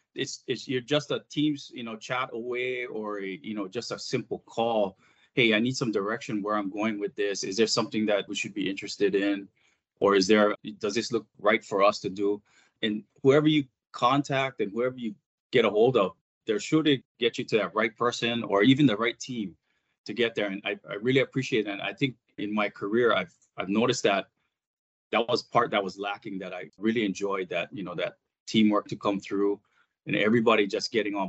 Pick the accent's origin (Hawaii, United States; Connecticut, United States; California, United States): Hawaii, United States; being an island boy, born and raised in Hawaii, we just, you know, we really don't think about it, how our goods get into the, you know, the islands.